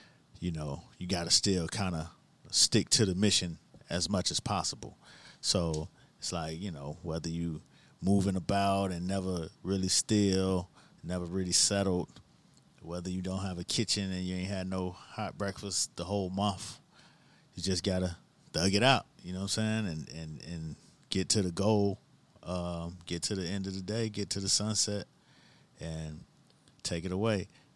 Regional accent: Miami, Florida, United States; that's what used to trip me out, because growing up in Miami, you specifically knew when mango season was, because, you know, it grew on the trees outside

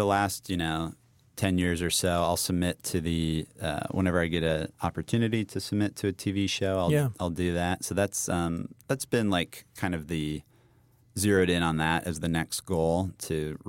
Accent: Colorado, United States; also born or lived in New York; now in Los Angeles, United States; I'm from Colorado originally, so California feels a bit more like a Colorado West vibe, even though LA is its own animal, obviously.

